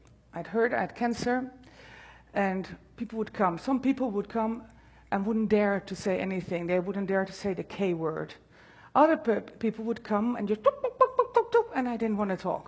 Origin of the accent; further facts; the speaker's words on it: Netherlands; So I'm coming from the Netherlands